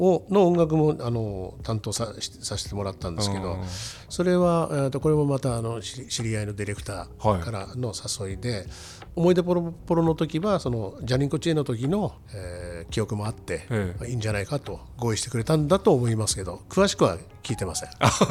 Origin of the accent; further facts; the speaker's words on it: Murata, Miyagi, Japan; 僕はあの山形の隣の宮城県出身なんですけど、宮城の柴田郡村田町っていうところがありまして